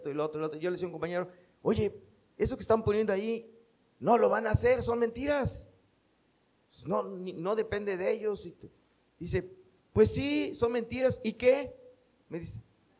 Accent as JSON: {"language": "Spanish", "country": "Mexico", "said": "Lo digo porque nuestro país, nuestra cultura como mexicanos es muy dada a decir mentiras."}